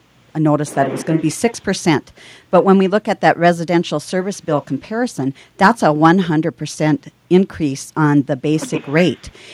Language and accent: English; Mandan, North Dakota, United States; I'm from Mandan, North Dakota.